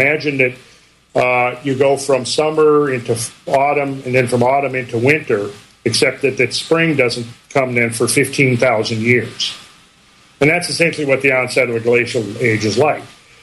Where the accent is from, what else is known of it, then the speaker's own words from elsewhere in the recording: Minnesota, United States; so where I grew up in Minnesota, it was not unusual to have 4, 5, 6 feet of snow on the ground by March